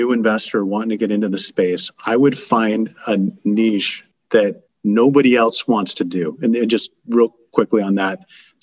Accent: Iowa, United States; And growing up, going to middle school, I grew up in Iowa.

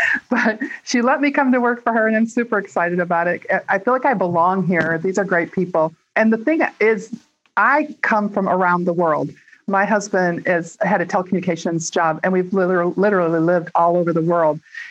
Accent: Chicago, Illinois, United States; I grew up in Chicago and been big cities all over the world.

